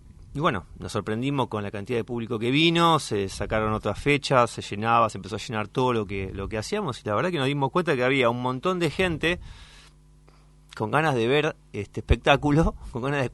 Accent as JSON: {"language": "Spanish", "town": "San Justo", "region": "Buenos Aires Province", "country": "Argentina", "said": "Yo soy de San Justo y toda esa zona, San Justo, la Casanova, la Ferrere, todo lo que es la Matanza para aquel lado."}